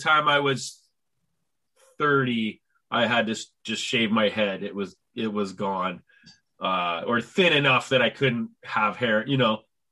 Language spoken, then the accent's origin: English; Ontario, Canada; in Southwestern Ontario in Canada, like in a small town. But if people like from other parts of the world, like where are you from? I just say Toronto.